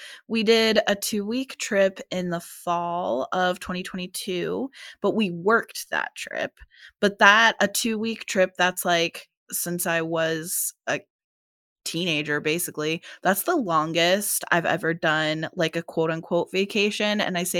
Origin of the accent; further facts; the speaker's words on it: Pennsylvania, United States; now in Phoenix, United States; My dad still lives in Pennsylvania. That's where I grew up.